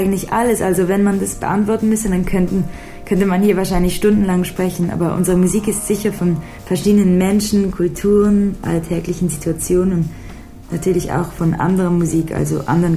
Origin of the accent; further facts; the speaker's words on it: Switzerland; wir kommen aus der Schweiz.